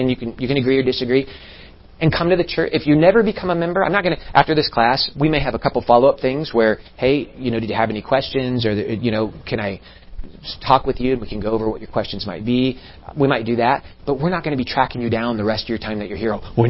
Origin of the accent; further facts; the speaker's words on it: Iowa, United States; And because I grew up in Iowa and it was the only sports that were around us